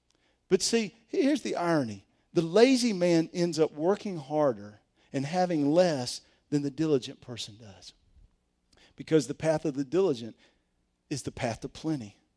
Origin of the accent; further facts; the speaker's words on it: Georgia, United States; Now, see, I grew up in DeKalb County, not too far from here.